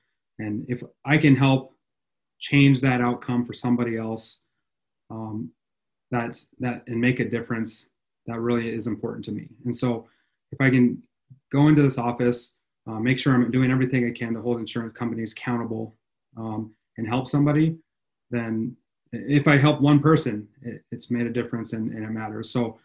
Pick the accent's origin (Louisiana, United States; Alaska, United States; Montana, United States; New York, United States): Montana, United States; Ronan; My background is I grew up in Ronan, Montana, bucking bales and changing pipes for my neighbors.